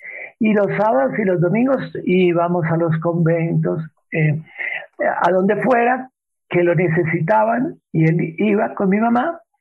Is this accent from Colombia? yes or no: yes; Bogotá, Colombia; Sí, nací en Colombia, en una población muy cercana a Bogotá, aunque me he criado en Bogotá.